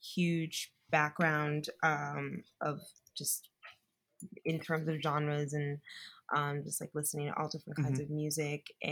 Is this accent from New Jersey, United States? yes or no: yes; Perth Amboy, New Jersey, United States; No, I'm from Perth Amboy, New Jersey. Born and very raised.